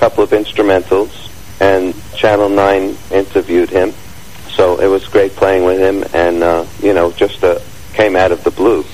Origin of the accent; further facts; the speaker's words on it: New York City, New York, United States; born there; I was born in New York City, in Brooklyn, New York.